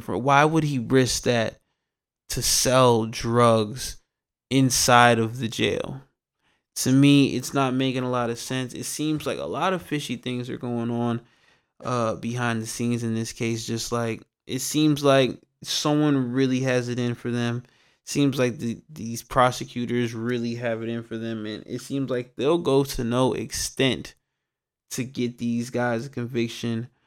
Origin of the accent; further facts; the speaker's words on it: Atlanta, Georgia, United States; a little sad news to report out of my home state, my hometown of Atlanta.